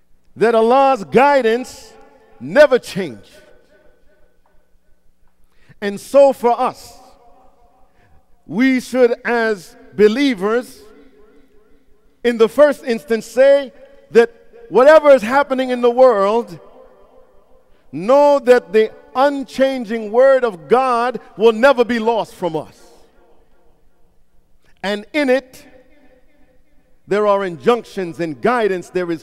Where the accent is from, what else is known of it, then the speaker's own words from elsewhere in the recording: Brooklyn, New York, United States; Now, many of you, I grew up in Brooklyn, New York, so my reality, my background is different.